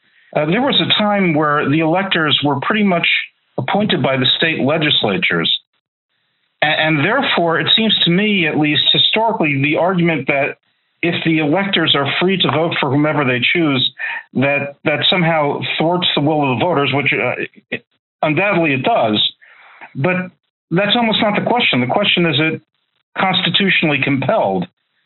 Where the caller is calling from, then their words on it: New Jersey, United States; I'm calling from New Jersey.